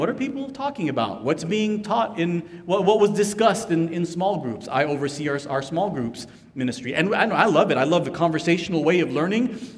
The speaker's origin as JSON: {"language": "English", "town": "San Diego", "region": "California", "country": "United States", "tie": "born or raised there", "lives_now": "Los Angeles, United States", "said": "I grew up in San Diego, right? And so I've been a Charger fan all my life."}